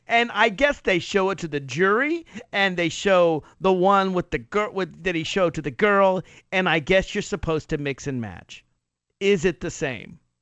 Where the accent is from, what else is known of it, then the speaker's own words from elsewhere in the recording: Virginia, United States; So the prosecutors in Virginia, my home state, wanted to require 12 members of the jury